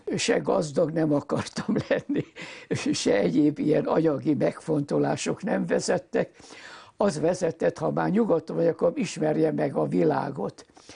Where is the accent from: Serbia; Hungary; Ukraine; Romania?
Hungary; Budapest; Mi a Baross utcában laktunk eredetileg, és én ott születtem. És akkor onnan kerültünk ide a Mohács utcába.